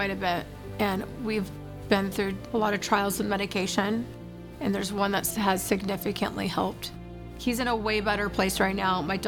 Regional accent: Newport Beach, California, United States; I grew up here in Newport Beach. My kids went to preschool here.

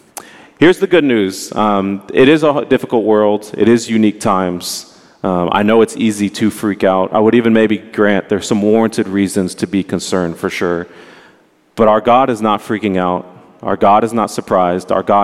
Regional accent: Dallas, Texas, United States; now in Nashville, United States; I live in Nashville, but I'm originally from Dallas.

